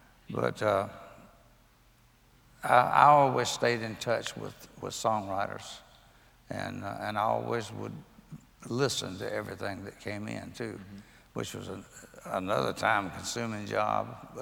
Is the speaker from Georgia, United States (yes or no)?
yes; LaGrange, Georgia, United States; Yeah, my hometown is where I was born. It was LaGrange, Georgia.